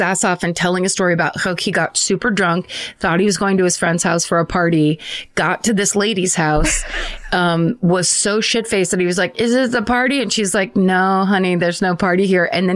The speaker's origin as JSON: {"language": "English", "town": "Put-in Bay", "region": "Ohio", "country": "United States", "tie": "born or raised there", "said": "I grew up in Put-in Bay, Ohio, a little island in Lake Erie that is mostly known for its bar scene"}